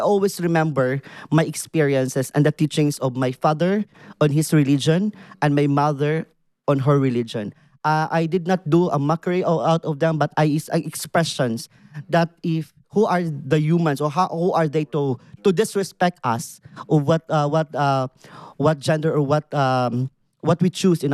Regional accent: Philippines; English is a second language; I grew up in the Philippines. We having these traditions, like, my father is a Muslim, and my mother is a Christian, and my grandmother is a Babylon.

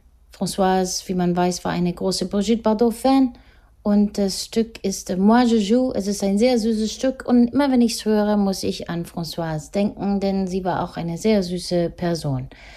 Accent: Italy; Ich frage ein zweites Mal höflicher, deutlicher, auf Italienisch. Bin ja Italienerin

